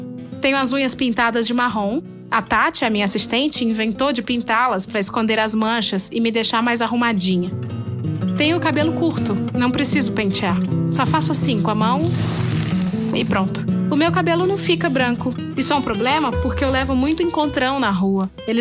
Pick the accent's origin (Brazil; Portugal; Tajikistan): Brazil; Santos, São Paulo; also born or lived in Rio de Janeiro / Pernambuco; Nasci e vivi em Santos, depois no Rio de Janeiro e em São Paulo. No dia em que eu fiz 30 anos, cheguei ao sertão pernambucano.